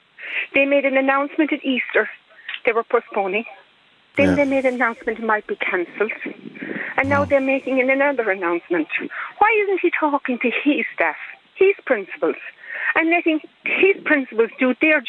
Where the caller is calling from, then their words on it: Killarney, Munster, Ireland; Yes, Joe, I am, and I'm ringing from Killarney.